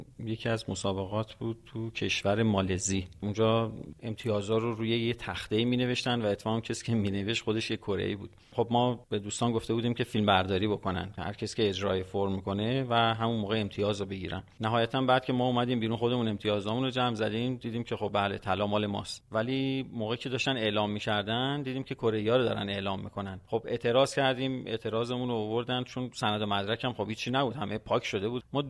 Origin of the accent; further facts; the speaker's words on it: Iran; ما یه ایرانی هستیم لذت بخش